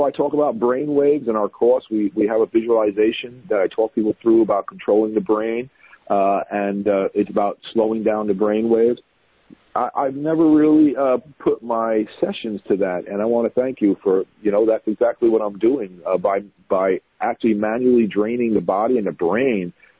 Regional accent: Brooklyn, New York, United States; That is basically, and I'm from Brooklyn, New York.

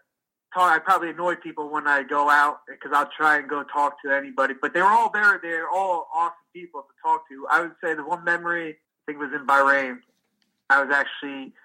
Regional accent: Bloomfield, New Jersey, United States; when I was young, before I moved, I grew up in Bloomfield.

